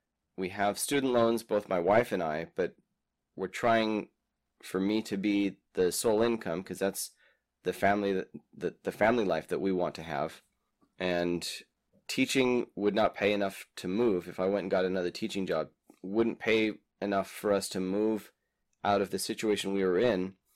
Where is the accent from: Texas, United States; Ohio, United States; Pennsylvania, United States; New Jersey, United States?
Texas, United States; So I grew up in Texas, but both of my parents grew up in Utah, and I went to college in Utah.